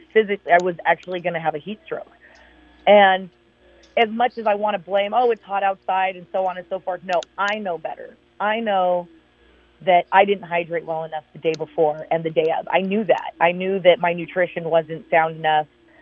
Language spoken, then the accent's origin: English; Arizona, United States; I grew up in Arizona.